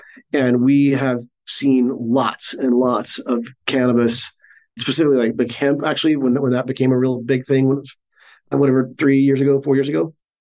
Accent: Arkansas, United States

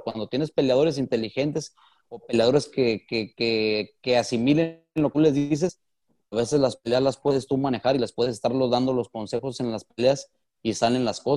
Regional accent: Mexico; Y como mexicano es un orgullo

